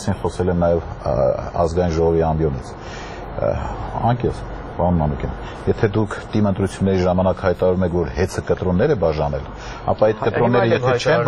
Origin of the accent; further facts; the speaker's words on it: Spitak, Lori, Armenia; Սպիտակից եմ եւ դրա համար